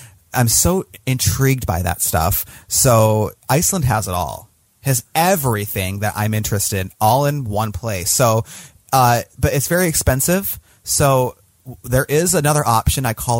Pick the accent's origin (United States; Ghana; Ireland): United States; and I'm so American because, you know, we're just like, why bother? We don't need to leave.